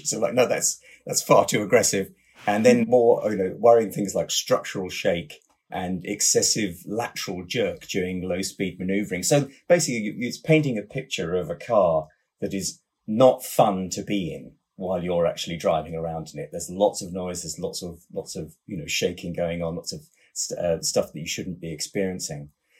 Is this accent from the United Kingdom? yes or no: yes; United Kingdom; I'm British.